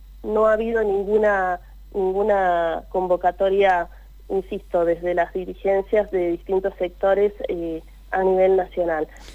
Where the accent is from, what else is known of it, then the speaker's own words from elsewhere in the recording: Argentina; como argentinos y argentinas